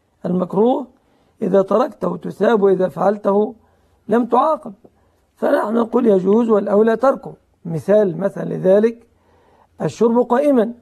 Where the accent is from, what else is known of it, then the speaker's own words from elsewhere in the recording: Egypt; عندنا في مصر